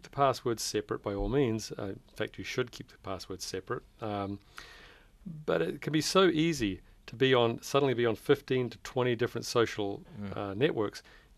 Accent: New Zealand; there were a lot of people in New Zealand, my home country, on it.

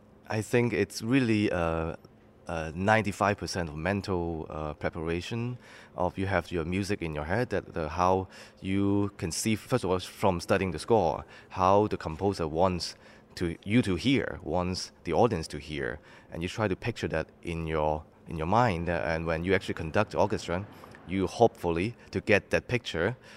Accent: Macau; Since I was born in Macau, I lived there during my childhood, and it's a very dear place to me.

